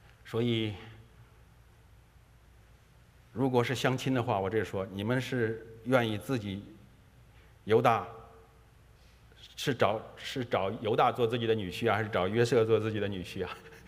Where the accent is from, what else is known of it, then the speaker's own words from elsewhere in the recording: China; now in Canada; 就像这个当年的这个我们中国人到了加拿大来修铁路一样